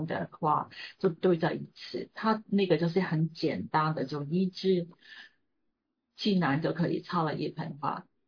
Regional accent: Hong Kong; Chinese is a second language; 我在香港的时候，我在香港长大，我在香港读书，在香港结婚

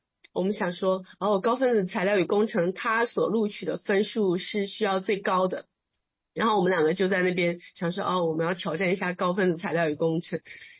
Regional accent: Gansu, China; now in Taiwan; 我来自大陆的甘肃省，然后我目前呢在台湾科技大学化工系任教。

